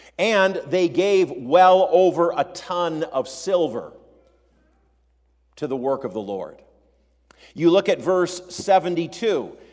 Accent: Minneapolis, Minnesota, United States; When I was growing up in South Minneapolis, my dad pastored a Lutheran church just a block off of Lake Street in South Minneapolis.

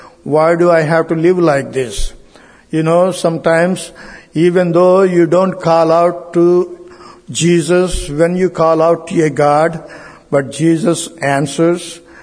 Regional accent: India; I'm from India.

